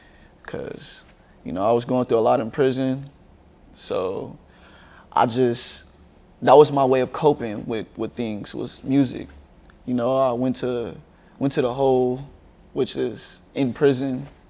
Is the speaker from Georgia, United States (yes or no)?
no; Bakersfield, California, United States; Yeah, Central. So I'm from Bakersfield, California, so that's...